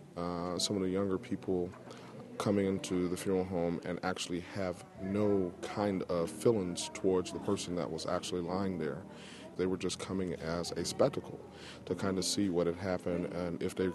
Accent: Nacogdoches, Texas, United States; I'm from Nacogdoches, Texas, the oldest town in Texas.

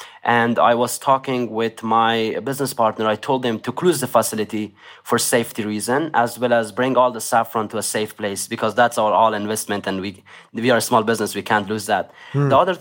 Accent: Afghanistan; now in United States; I am very disappointed as an American citizen, and I am disappointed as an Afghan citizen as well.

